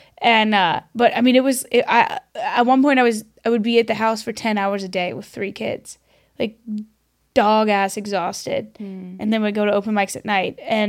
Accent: the South, United States; I'm from the South. My parents are cousins.

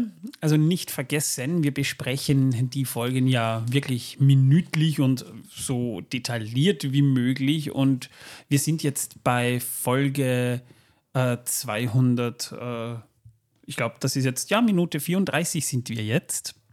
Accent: Austria; das gibt es bei uns in Österreich, ist das ja nicht unbedingt eine bekannte Cola

